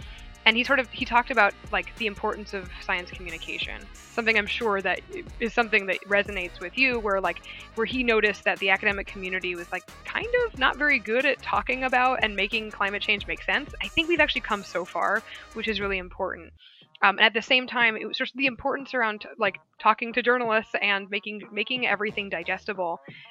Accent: San Diego, California, United States; now in New York City, United States; I'm from San Diego. My lovely parents are still there. I live in New York City, but every time I'm there, I wonder why I left San Diego.

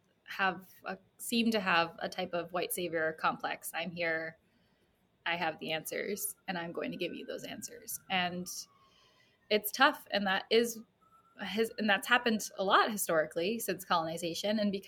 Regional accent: Cape Cod, Massachusetts, United States; I'm from Cape Cod, Massachusetts, which is pretty gentrified

